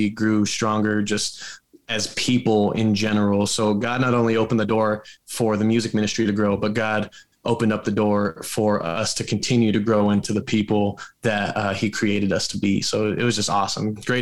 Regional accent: Denver, Colorado, United States; also born or lived in Franklin, Tennessee; So I'm from Franklin, Tennessee, but originally I'm actually from Denver, Colorado. And so I grew up in church.

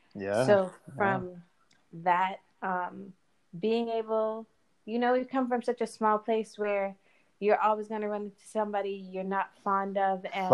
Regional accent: St. Croix, U.S. Virgin Islands; St. Croix and growing up in the Caribbean has helped me.

